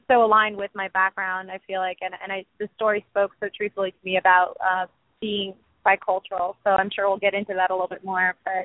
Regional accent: Netherlands; also born or lived in Brazil; now in Los Angeles, United States; So I grew up, I'm from Brazil originally, and I grew up in Holland, the Netherlands, before moving to LA to a master's in critical studies at USC.

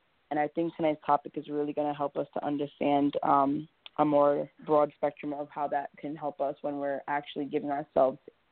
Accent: East Coast, United States; now in San Diego, United States; So I was a transplant to San Diego. That's a pretty vernacular term out here, meaning I'm from the East Coast, came out here, made a living

